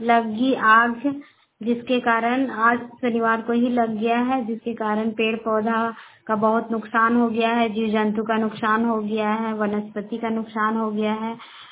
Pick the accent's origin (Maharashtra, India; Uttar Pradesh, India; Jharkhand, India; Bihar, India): Jharkhand, India; Barkagaon; बड़का गांव की रहने वाली हूँ, लेकिन मैं हजारीबाग से बोल रही हूँ।